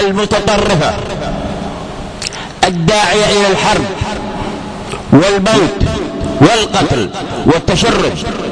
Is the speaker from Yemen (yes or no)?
yes; Yemen; فهذا واجبنا نحن أبناء اليمن في هذه المحافظات